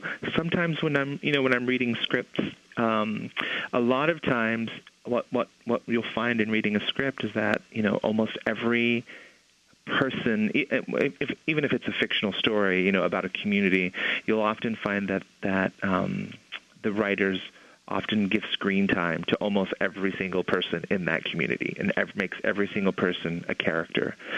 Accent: Mescalero, New Mexico, United States; I remember growing up in Mescalero one time and watching TV

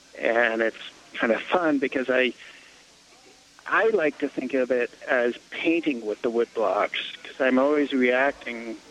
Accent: Pojoaque, New Mexico, United States; Right. I grew up in Pewaukee. So in between Santa Fe and Española, and kind of the rule when we were growing up was if we want lunch, be there, otherwise be back for dinner.

